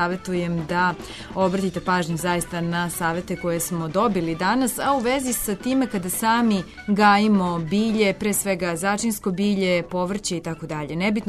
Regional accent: Belgrade, Serbia; Još i 38 kod nas u Beogradu, to moram da kažem, u hladu.

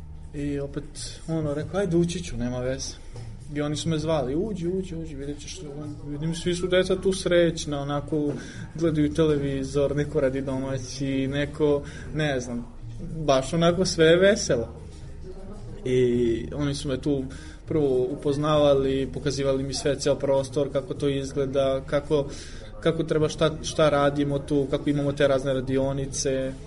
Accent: Belgrade, Serbia; imam 27 godina, dolazim iz Beograda i radim sada trenutno u Stratištu

